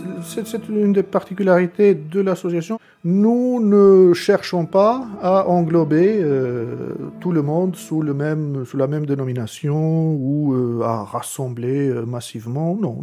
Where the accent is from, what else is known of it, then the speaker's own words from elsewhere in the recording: Albania; moved away; Je suis venu d'Albanie. Dans mon cas, je viens d'une famille de la classe moyenne, voire supérieure.